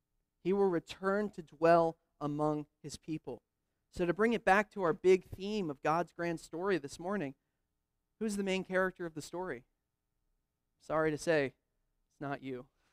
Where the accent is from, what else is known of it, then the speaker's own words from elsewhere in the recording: Wilmington, Delaware, United States; So I grew up in Wilmington, Delaware.